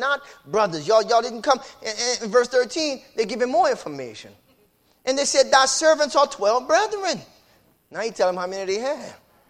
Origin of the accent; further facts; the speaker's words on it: Lafayette, Louisiana, United States; Oh, no. I went to Northside. I'm from Lafayette.